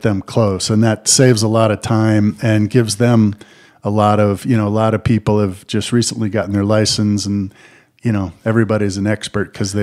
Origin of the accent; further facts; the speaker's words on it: Cincinnati, Ohio, United States; I'm originally from Cincinnati, Ohio.